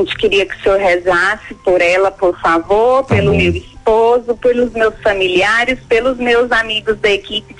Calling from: Goiânia, Goiás, Brazil; Eu falo de Goiânia, Goiás.

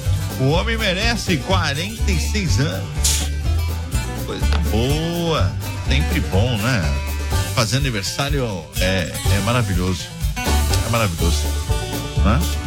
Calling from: Lages, Santa Catarina, Brazil; sou de Lages, Santa Catarina.

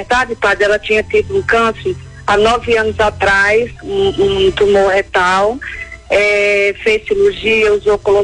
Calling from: São Paulo, Brazil; É de São Paulo.

